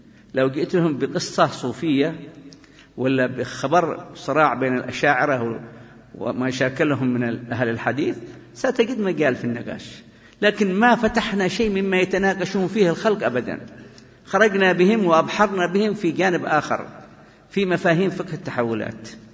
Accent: Yemen; ونحن بلدنا اليمن، أنتم خاصة الشباب ربما لا تدركون

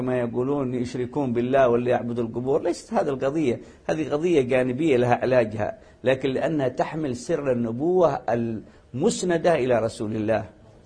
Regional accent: Yemen; عندنا في اليمن الاستعمار البريطاني

